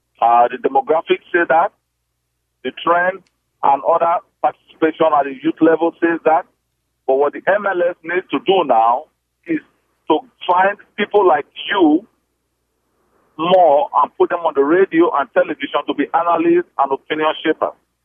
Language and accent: English; Nigeria; moved away; I'm originally from Nigeria.